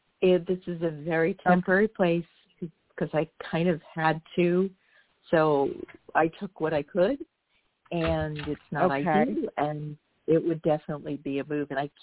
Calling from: California, United States; Hi. Thanks for taking my call. I'm calling from California.

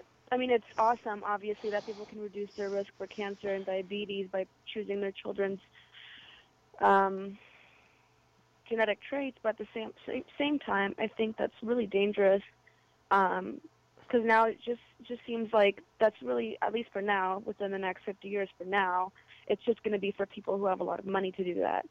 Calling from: New York, United States; I'm calling from New York.

